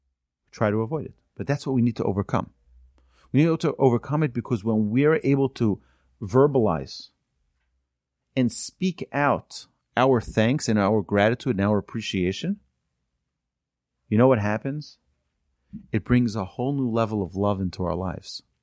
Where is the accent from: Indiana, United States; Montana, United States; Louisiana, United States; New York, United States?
Indiana, United States; Muncie; My mother went to pay a shiva call to a Rebbetzin in our community where we grew up in Muncie, Rebbetzin Schwab.